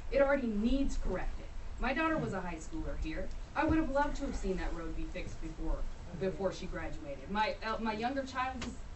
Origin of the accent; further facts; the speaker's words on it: Manson, Iowa, United States; So the fact is that my mom is not from Tolono, right? But I'm not from Tolono either. I'm from Manson, Iowa.